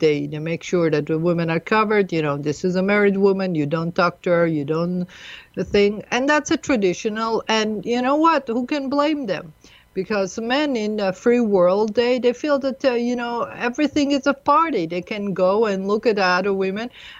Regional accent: United States; And we're not, you know, as American lady, that I myself, I don't find myself even feeling comfortable that she's the wife of the prime minister.

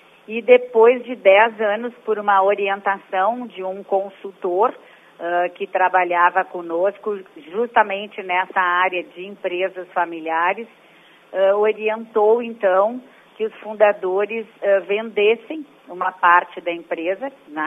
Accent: Camaquã, Rio Grande do Sul, Brazil; born there; now in Porto Alegre, Brazil; Eu vim e morei em Porto Alegre, eu nasci em Camaquã e vim morar aqui em Porto Alegre quando eu tinha 18 anos.

